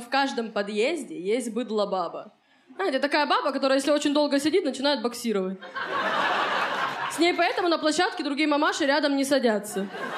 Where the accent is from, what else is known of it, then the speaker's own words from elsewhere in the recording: Khabarovsk, Khabarovsk Krai, Russia; now in Moscow, Russia; Я из Хабаровска, вот сейчас живу в Москве